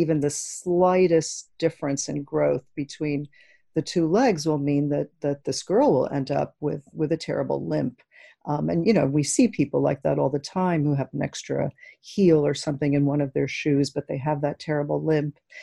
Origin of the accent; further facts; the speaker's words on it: Cuba; first language Spanish; English is a second language; before I spoke English, I was a Spanish speaker, which is my native language. And then I spoke Hebrew for a year. And then I arrived in New York and began to speak English.